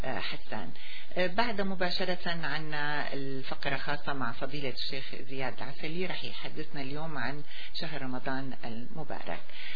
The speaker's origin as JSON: {"language": "Arabic", "country": "Syria", "said": "بلدنا سوريا"}